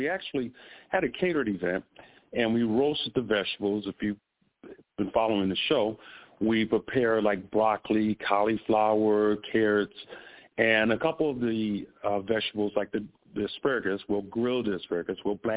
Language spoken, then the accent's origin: English; Chicago, Illinois, United States; It's kind of cold out there, and which is good for me because I'm from Chicago, and so this